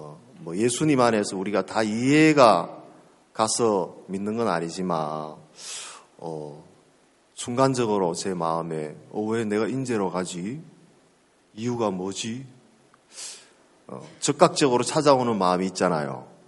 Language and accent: Korean; Gyeongsang, South Korea; 저는 경상도 사람이라서 표준말을 써보려고 아무리 해봐도 잘 안 됩니다